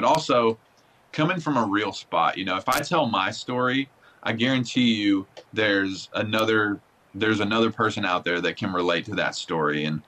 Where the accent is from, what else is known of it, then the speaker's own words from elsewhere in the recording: Union City, Tennessee, United States; And I was raised in West Tennessee and a little town called Union City.